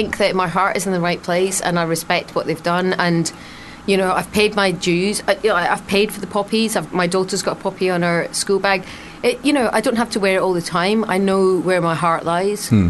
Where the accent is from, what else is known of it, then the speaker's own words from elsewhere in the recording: Scotland, United Kingdom; because I'm Scottish, people don't talk on the tube in London.